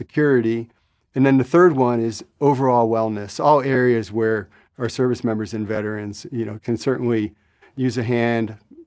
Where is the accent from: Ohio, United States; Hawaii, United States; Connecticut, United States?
Connecticut, United States; Mystic; So I'm from Mystic, Connecticut. I grew up on a family farm there.